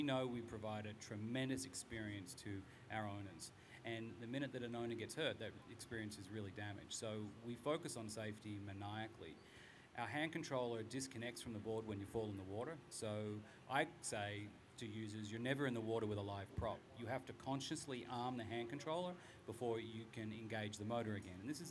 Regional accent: Australia; now in United States; Well, you can tell I'm from Australia

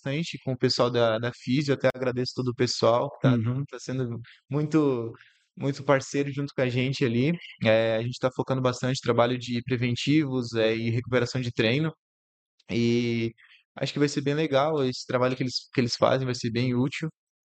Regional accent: Santa Catarina, Brazil; a gente tem que abastecer o carro, a gente é lá de Santa Catarina

